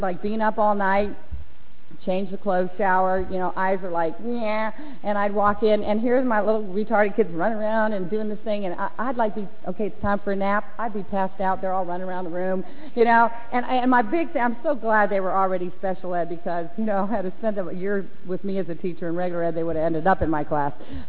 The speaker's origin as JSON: {"language": "English", "region": "Maryland", "country": "United States", "tie": "born or raised there", "lives_now": "Arizona, United States", "said": "growing up in Maryland, and man, it was just powerful. Well, I showed up in Arizona"}